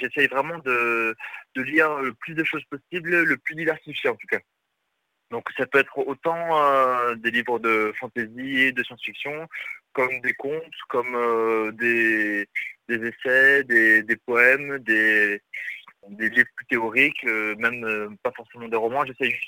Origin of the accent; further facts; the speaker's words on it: Saint-Raphaël, Provence-Alpes-Côte d'Azur, France; now in Paris, France; Donc je viens du sud de la France, de Saint-Raphaël exactement. Je suis parti à Lille faire mes études de cinéma. Et maintenant, j'habite sur Paris